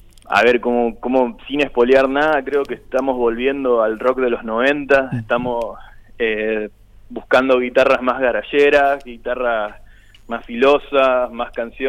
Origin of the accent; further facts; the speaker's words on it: Argentina; somos los argentinos.